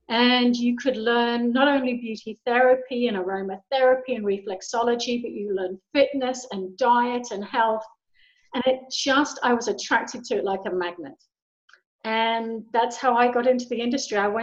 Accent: England, United Kingdom; It all began in England because I'm British.

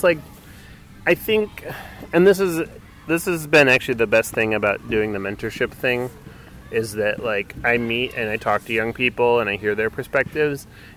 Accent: Cleveland, Ohio, United States; So it's, like, where I grew up in Cleveland, it was, like

